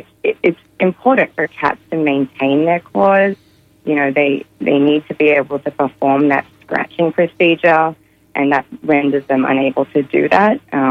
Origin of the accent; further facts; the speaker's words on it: Australia; I'm originally from Australia, as you mentioned